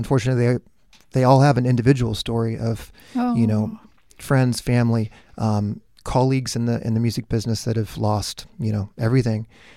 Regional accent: California, United States; I'm originally from Orange County. I lived with my fiance at the time for 2 years in Venice Beach. So I have some very fond memories there. Spent a lot of time in LA as a kid, you know, just proximity to growing up in Orange County.

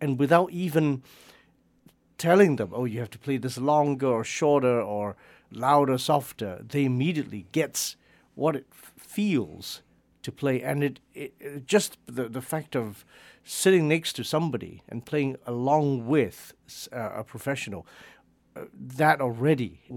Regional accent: England, United Kingdom; I grew up in England.

